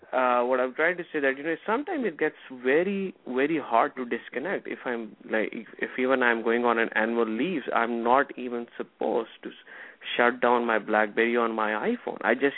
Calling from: New Jersey, United States; calling from Jersey.

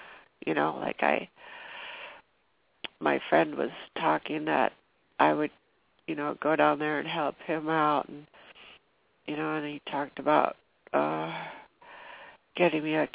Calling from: Washington, United States; Washington State.

